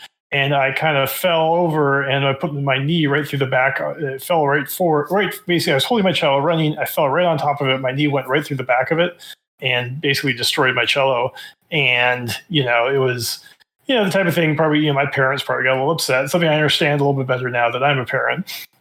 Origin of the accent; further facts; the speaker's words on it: Centralia, Washington, United States; I grew up in Washington State, a little town called Centralia, Washington, which is kind of a little rural town, but it's not too far from Seattle.